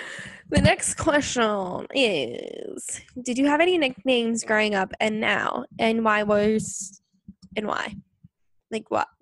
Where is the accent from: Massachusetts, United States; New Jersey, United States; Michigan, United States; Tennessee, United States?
New Jersey, United States; Matawan; now in Hoboken, United States; I feel like I would say like I'm from Mattawan. I feel like that's semi home. And then like, but I live in Hoboken. I feel like Hoboken's my home now.